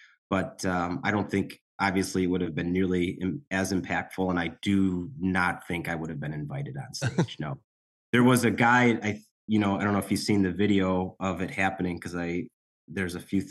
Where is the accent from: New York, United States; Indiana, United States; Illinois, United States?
Illinois, United States; Chicago; we're from Chicago.